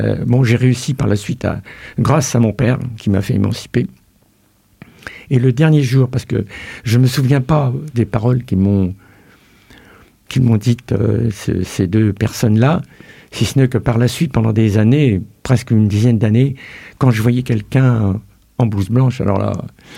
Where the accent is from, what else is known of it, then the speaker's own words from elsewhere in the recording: Pays de la Loire, France; Je suis parti de Vendée à Strasbourg